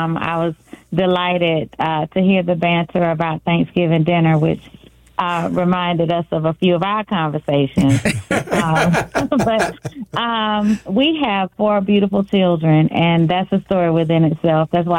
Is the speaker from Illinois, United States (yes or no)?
no; Camilla, Georgia, United States; I'm from Camilla, Georgia, so my grandparents raised me.